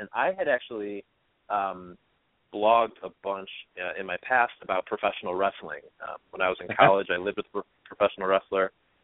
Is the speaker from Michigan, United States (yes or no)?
yes; Detroit, Michigan, United States; also born or lived in Chicago; I grew up in Detroit, Michigan. I go back to Detroit frequently. I was born in Chicago.